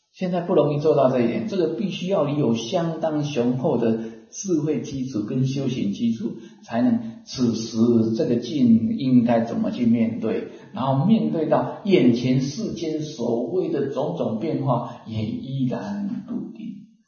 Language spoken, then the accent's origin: Chinese; Wuri, Taichung, Taiwan; born there; 我经过乌日啊，我小时候是在乌日出生的。